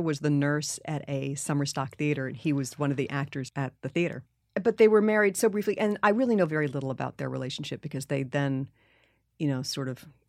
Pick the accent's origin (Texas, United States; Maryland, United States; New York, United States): New York, United States; New York City; museums were sort of the great thing about growing up in New York City.